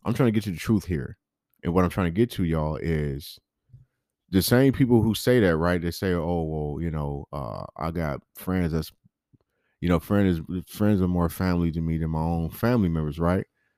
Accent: San Bernardino, California, United States; also born or lived in Los Angeles; But yeah, I rep San Bernardino. That's in the IE, Inland Empire. But you know, I was born in Los Angeles. I'm not the biggest LA fan, but LA is the shit.

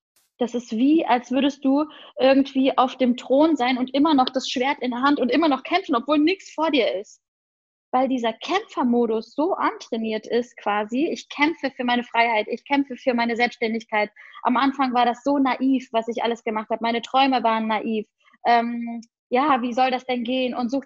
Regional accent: Cologne, North Rhine-Westphalia, Germany; moved away; alles hinter mir zu lassen in Köln, raus in die weite Welt, soweit es nur geht, weg von meiner Heimatstadt

